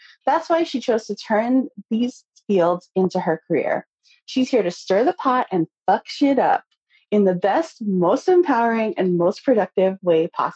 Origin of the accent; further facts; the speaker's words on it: Makati, Metro Manila, Philippines; born there; I was born in Makati.